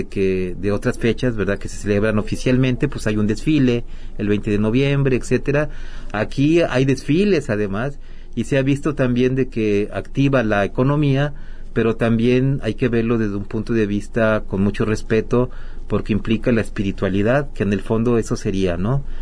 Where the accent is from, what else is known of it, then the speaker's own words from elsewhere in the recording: Mexico; porque tal vez uno como mexicano pues dice, no, mis tradiciones son las más importantes